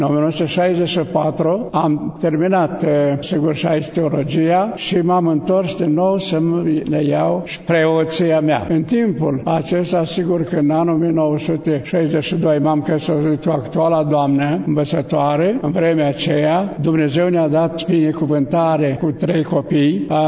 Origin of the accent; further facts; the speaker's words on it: Gura Bădelițe, Romania; Făcea parte și parohia Gura Bădelițe, satul meu natal. Deci am fost paroh în satul meu natal 9 ani de zile, din 1964 până în 1973.